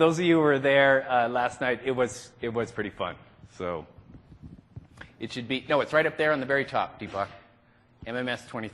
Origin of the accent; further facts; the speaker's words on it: Seattle, Washington, United States; Y'all, I'm from Seattle, so you guys is generic, I apologize.